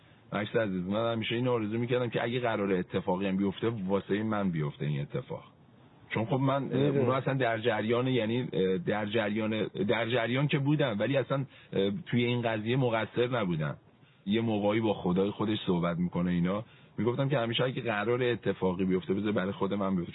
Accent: Iran; moved away as an adult; چهار پنج ماه پیش من خب ایران داشتم زندگی میکردم نورمال، اصلا فکرش هم نمیکردم که مثلا یه روزی تصمیم بگیرم که بخوام خارج از ایران زندگی بکنم.

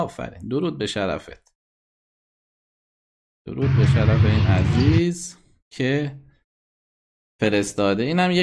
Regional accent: Neyshabur, Razavi Khorasan, Iran; اهل نیشابورم، ولی اینجا حرکتی انجام نشده

